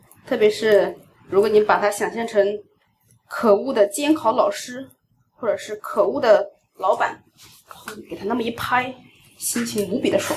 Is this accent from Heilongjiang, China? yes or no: no; Jiangxi, China; 那因为我是江西人，江西人呢是喜欢吃辣的